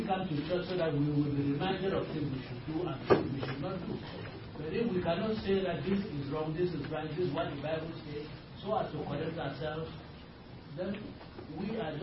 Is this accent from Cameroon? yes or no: yes; Cameroon; That time I was just from Cameroon, where we do strict discipline in our churches over there.